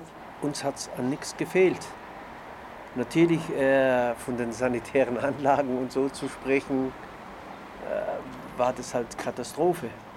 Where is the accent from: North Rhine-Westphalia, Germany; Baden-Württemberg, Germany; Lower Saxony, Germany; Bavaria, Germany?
Bavaria, Germany; Augsburg; ich bin in Augsburg geboren. 1958 bin ich geboren. Ja, 1958, da waren meine Eltern, haben da schon gelebt im Fischerholz unten. 6, 7 Jahre war ich da unten im Fischerholz, glaube ich.